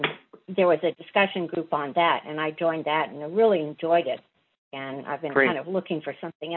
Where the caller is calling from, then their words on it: Nacogdoches, Texas, United States; I'm in Nacogdoches, Texas, where it is about 75 today.